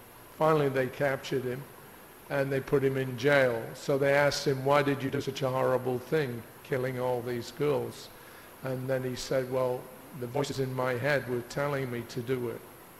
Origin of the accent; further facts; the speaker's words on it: England, United Kingdom; We had an example of that when I was a boy growing up in England.